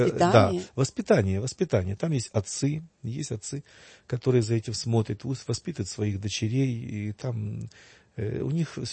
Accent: Kyiv, Ukraine; Я сам киевлянин, и у нас в Киеве был такой случай.

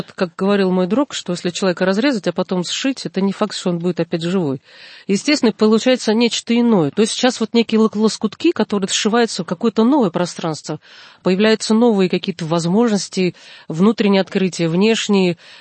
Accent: Riga, Latvia; moved away as an adult; now in Russia; я человек, который родился и вырос в Риге, да, 18 лет эмиграции, и в 18 лет я вернулась в Россию

